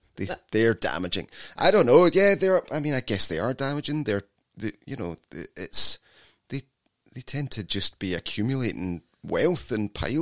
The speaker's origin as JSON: {"language": "English", "region": "Scotland", "country": "United Kingdom", "said": "I think that's maybe, you know, you notice what you are. Like, if I hear a Scottish voice on the street"}